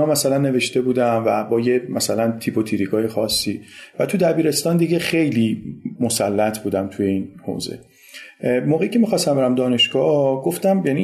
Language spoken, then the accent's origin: Persian; Tehran, Tehran Province, Iran; born there; 14 مرداد 57 و متولد تهرانم، ساکن تهرانم